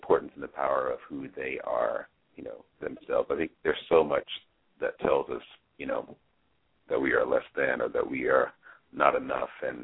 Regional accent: Houston, Texas, United States; I grew up in Houston, Texas. And in Texas, you know, it's very much the South.

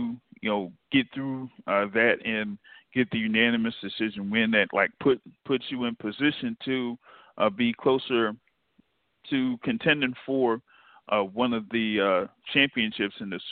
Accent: Tampa, Florida, United States; born there; Actually, I was born in Tampa, Florida.

